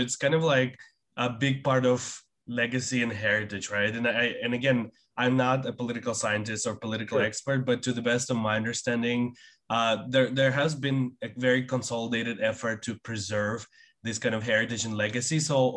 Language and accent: English; Kazakhstan; also born or lived in Canada; And originally I am from Central Asia, Kazakhstan.